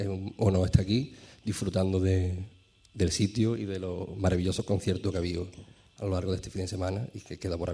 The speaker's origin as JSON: {"language": "Spanish", "town": "Seville", "region": "Andalusia", "country": "Spain", "said": "Nosotros venimos de Sevilla y esta es nuestra forma de hacer jazz con la música de nuestra tierra, que es el flamenco que tanto amamos"}